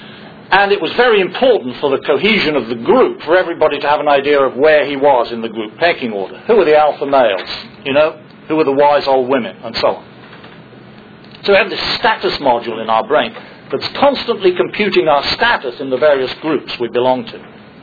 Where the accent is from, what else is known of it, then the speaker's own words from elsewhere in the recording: England, United Kingdom; I can tell you from experience, that you get extra status points in the United States for being English.